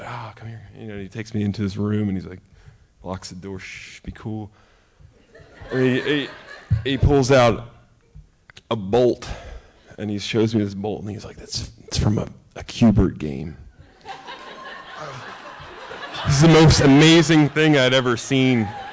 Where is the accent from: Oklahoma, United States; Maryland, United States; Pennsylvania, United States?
Maryland, United States; I grew up in Harford County. I'm the youngest of five children in a house of, I guess, seven people.